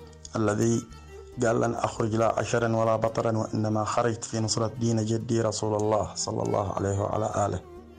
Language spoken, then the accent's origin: Arabic; Yemen; ونحن كشعب يمني ثورتنا ثورة حسينية